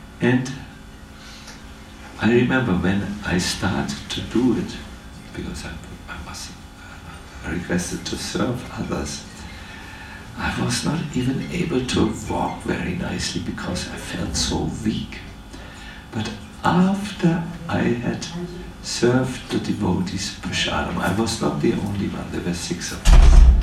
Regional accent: Germany; I was from Germany and I could not understand all the lectures because some spoke with an unknown accent I had not learned.

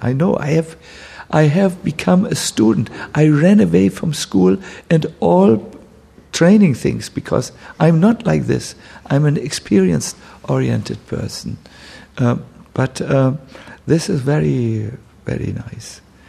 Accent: New York, United States; I'm not so advanced. I'm from New York.

